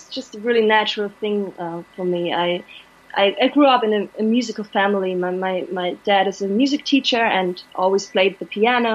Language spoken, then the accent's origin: English; Speyer, Rhineland-Palatinate, Germany; I grew up in the southwest of Germany. It's like the federal state Rhineland-Palatinate, like really west of Germany. And it's a small town where I'm from, called Speyer, with a really big cathedral.